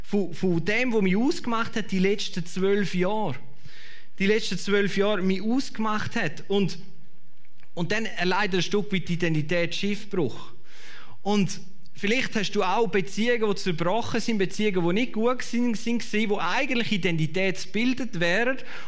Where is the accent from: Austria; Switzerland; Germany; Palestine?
Switzerland; Grabserberg, St. Gallen; Ich weiss nicht, im Grabserberg, wo ich aufgewachsen bin, dort hat man immer gefragt, wem gehörst du?